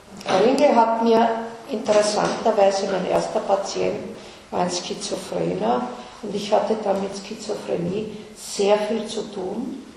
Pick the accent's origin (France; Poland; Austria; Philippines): Austria; Und da sind wir Österreicher, bei uns war kein Jude dabei